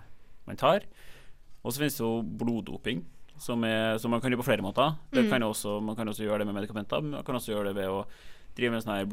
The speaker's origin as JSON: {"language": "Norwegian", "town": "Trondheim", "region": "Trøndelag", "country": "Norway", "said": "Jeg vet ikke, jeg er jo fra Trondheim, så jeg føler jo ikke noe på det der."}